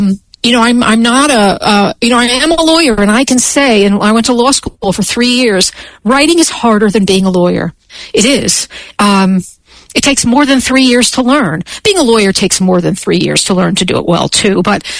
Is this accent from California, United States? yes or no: no; New York, United States; now in Colorado, United States; I am in Colorado. I'm right next to the Rocky Mountains. It's really beautiful here. But I grew up in New York.